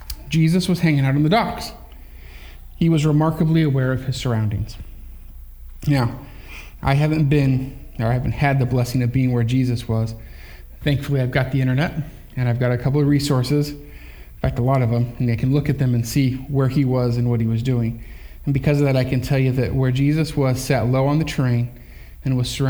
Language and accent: English; South Tucson, Arizona, United States; I grew up in South Tucson, Arizona. There's not a lot of great fishing that goes on in the barrio because South Tucson wasn't the best neighborhood.